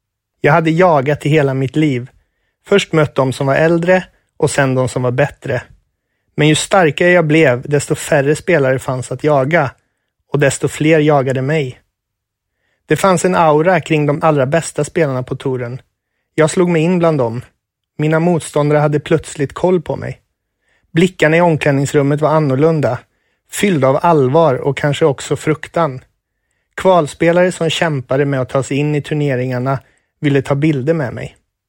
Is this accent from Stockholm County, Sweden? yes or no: no; Tibro, Västra Götaland County, Sweden; Jag var ju han från Tibro som var duktig på tennis.